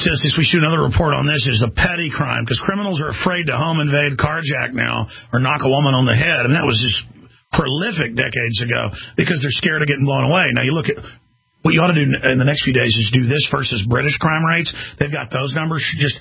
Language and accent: English; Dallas, Texas, United States; When I was growing up in Dallas, I remember some weeks when there were like 60-something dead.